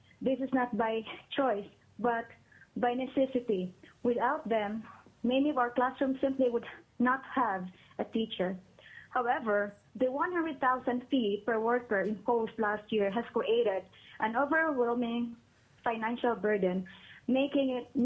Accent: Philippines; English is a second language; moved away as an adult; now in United States; My name is … I'm from the Philippines, and I have been teaching in Alaska for the past 4 years.

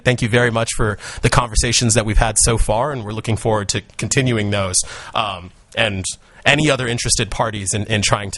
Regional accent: San Diego, California, United States; now in Sacramento, United States; I'm from California. My home is in Sacramento. I'm originally from San Diego, so this is actually the furthest north I've ever been in my life

